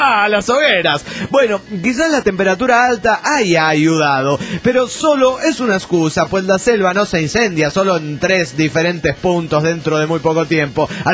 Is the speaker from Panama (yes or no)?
yes; Panama; de Panamá.